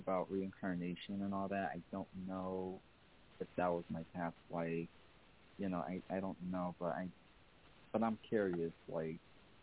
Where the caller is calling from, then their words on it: Connecticut, United States; Oh, I'm calling from Connecticut.